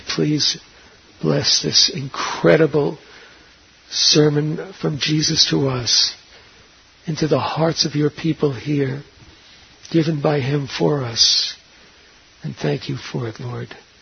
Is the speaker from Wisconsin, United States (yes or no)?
no; New York City, New York, United States; You know, when I grew up in New York City, Christmas in our almost entirely Jewish neighborhood was for us a very mysterious Gentile holiday that we watched, actually just watched it from afar.